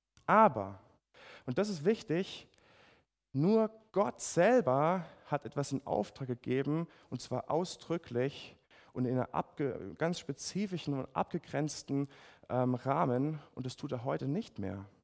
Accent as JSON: {"language": "German", "town": "Ludwigshafen", "region": "Rhineland-Palatinate", "country": "Germany", "said": "ich komme aus Ludwigshafen am Rhein, die offiziell hässlichste Stadt Deutschlands."}